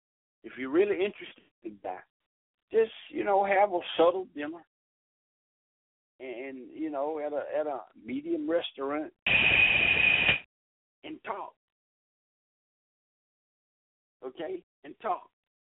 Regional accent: Atlanta, Georgia, United States; Because the girl asked me, because I'm from Atlanta, she asked me … what's a good restaurant in Atlanta?

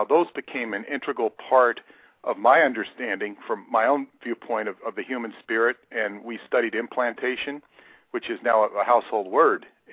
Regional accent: California, United States; I grew up in California, and I, you know, at the age of 18, I got involved in the movement, you know, as Scientology.

